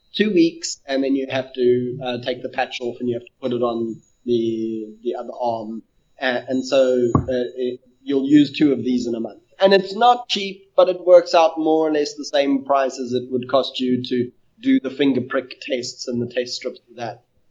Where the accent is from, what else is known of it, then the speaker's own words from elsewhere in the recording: South Africa; moved away; And I come from Africa, people. it may be South Africa, which is like Africa light